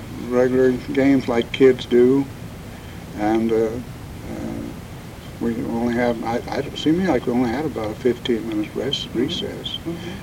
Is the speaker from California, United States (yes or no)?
no; Champaign, Illinois, United States; now in Decatur, United States; Yes, I was born in Champaign, Illinois. I lived the first 24, 25 years on a farm. And in 1927, we moved to Decatur. And we've lived here ever